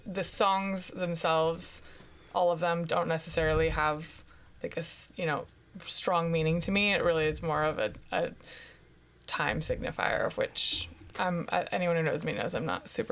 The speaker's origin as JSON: {"language": "English", "town": "Benicia", "region": "California", "country": "United States", "tie": "born or raised there", "lives_now": "Sebastopol, United States", "said": "Yeah, I grew up in the East Bay in Benicia, which is, you know, the far East Bay. And, you know, lived in the same house my whole childhood."}